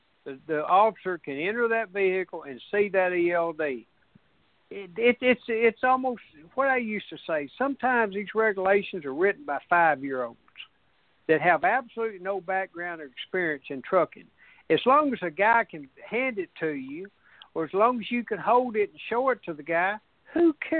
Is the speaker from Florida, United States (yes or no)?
no; Tennessee, United States; Well, you know, us in Tennessee and some of them folks from Kansas, you know, we know what sheet metal screws are.